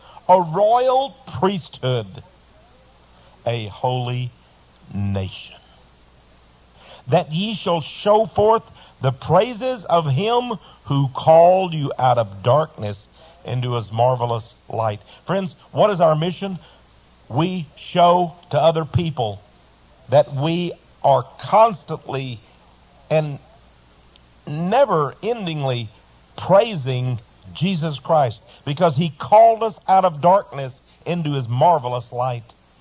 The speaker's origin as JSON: {"language": "English", "town": "Fred", "region": "Texas", "country": "United States", "tie": "born there", "said": "I'm an American. I was born in Fred, Texas."}